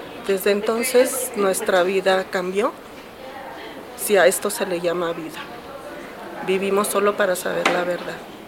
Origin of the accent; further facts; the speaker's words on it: Hidalgo del Parral, Chihuahua, Mexico; yo soy de Parral, Chihuahua.